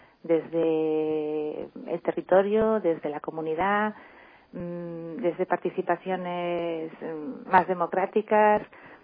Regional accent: Basque Country, Spain; Sí, como soy vasca, soy de cuadrilla, entonces no consigo la vida sola.

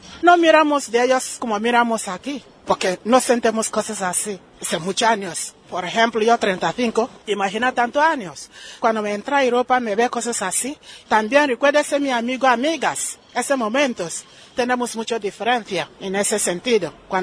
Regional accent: Nigeria; Spanish is a second language; Yo nigeriana, como en mi país, cosas así no realmente salen

